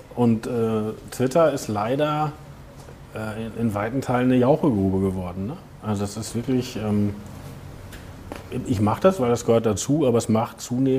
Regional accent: North Rhine-Westphalia, Germany; Ich komme aus dem Ruhrgebiet. Da waren früher alle in der SPD. Aber das ist ein ganz klassischer Ruhrgebietshaushalt. Meine Eltern waren die Ersten, die studieren durften.

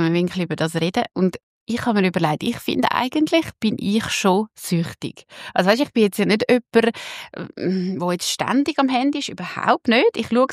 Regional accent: Switzerland; eine Beziehung, die eigentlich fast jeder hat da bei uns in der Schweiz

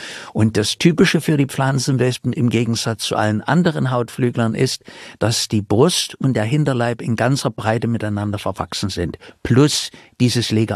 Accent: Germany; Zu DDR-Zeiten, ich komme ja aus der DDR

